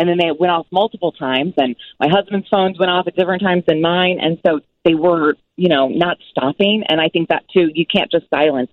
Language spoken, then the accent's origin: English; Kokomo, Indiana, United States; I grew up in Tornado Alley in Indiana, and so having a little PTSD, my hometown of Kokomo was destroyed twice.